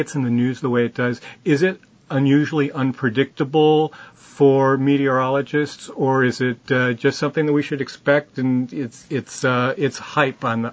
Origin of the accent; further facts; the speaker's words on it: Milwaukee, Wisconsin, United States; As I said, I grew up in Milwaukee.